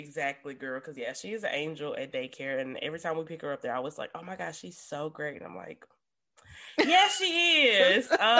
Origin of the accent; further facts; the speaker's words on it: Memphis, Tennessee, United States; so Dallas is from Nashville and I'm from Memphis. And I went to school outside of Nashville